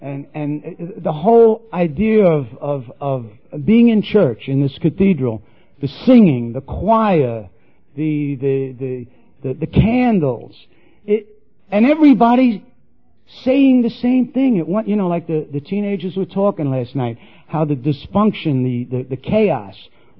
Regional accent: New York City, New York, United States; You know, born and raised, Bronx, New York City

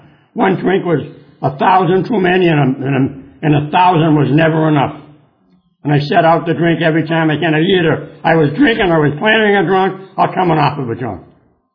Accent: Charlestown, Massachusetts, United States; moved away as an adult; But I come from a little town, and I just had a movie about the town I come from. The name of it was Town, and that's Charlestown, where I come from.

